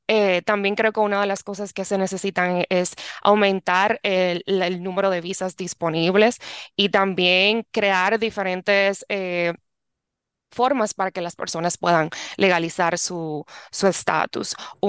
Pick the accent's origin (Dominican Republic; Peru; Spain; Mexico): Dominican Republic; also born or lived in New York, United States; yo soy dominicana. Yo soy dominicana. Yo nací en Nueva York, pero me crié en la República Dominicana.